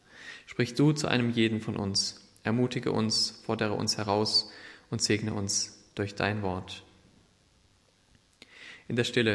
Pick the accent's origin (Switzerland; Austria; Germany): Germany; Freiburg, Baden-Württemberg; now in Stuttgart, Germany; Ich komme ursprünglich aus Freiburg und wohne jetzt in Stuttgart